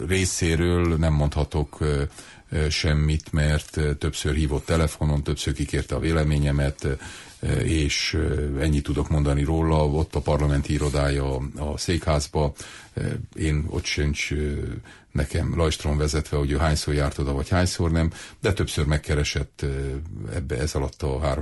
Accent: Sovata, Mureș County, Romania; mert én szovátaiként ugyanúgy ellátom a megyei elnöki tisztséget

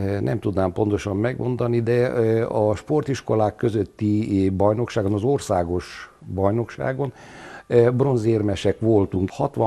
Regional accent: Odorheiu Secuiesc, Harghita, Romania; Nem, ez igaz, Székelyudvarhelyen születtem 1949-ben. Elemi iskoláimat a Józsa Béla tanítóképző elemi osztályaiban végeztem.

